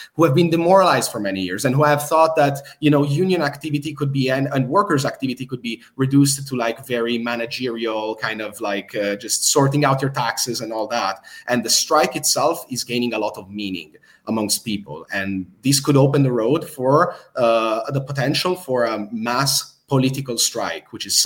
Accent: Bologna, Emilia-Romagna, Italy; more than 50,000 people in my hometown in Bologna

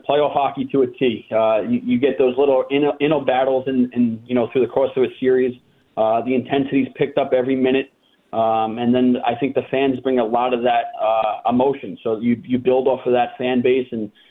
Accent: New York City, New York, United States; You know, growing up in New York, and I was always a Rangers fan, so getting to play for New York was a special thing.

